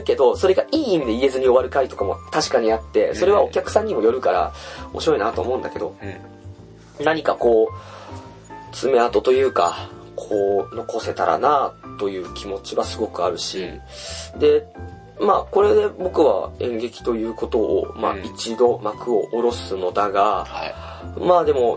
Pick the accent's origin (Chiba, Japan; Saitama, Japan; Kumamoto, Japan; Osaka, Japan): Chiba, Japan; Asumigaoka; 俺が生まれ育ったその、あすみが丘っていう町があるんだけど、千葉の。